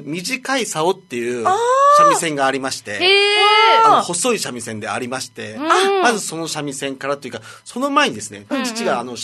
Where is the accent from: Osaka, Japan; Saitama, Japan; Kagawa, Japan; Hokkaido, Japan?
Hokkaido, Japan; Noboribetsu; 北海道 登別が出身でして、